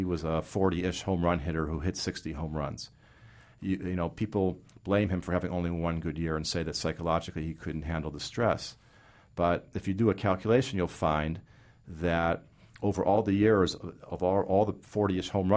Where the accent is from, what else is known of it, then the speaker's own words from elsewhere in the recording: Chicago, Illinois, United States; let's say that the Yankees are playing the Cubs, since I'm from Chicago